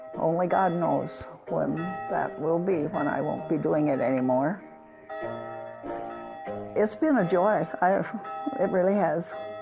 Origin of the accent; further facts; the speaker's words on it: Stockholm, Wisconsin, United States; I grew up kind of around Stockholm, and then my parents bought a farm that was very close to Maiden Rock. I always lived on the farm.